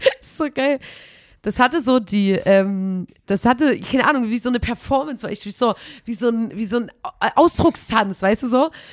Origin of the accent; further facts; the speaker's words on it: East Germany, Germany; Und ich weiß, ich komme ja aus dem Osten